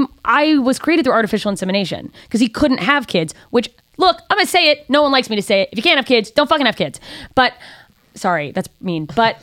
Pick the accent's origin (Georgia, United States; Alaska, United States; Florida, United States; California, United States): Alaska, United States; also born or lived in Germany / Mississippi; And then in 6th grade, my mother drove me and my brother from Mississippi to Alaska.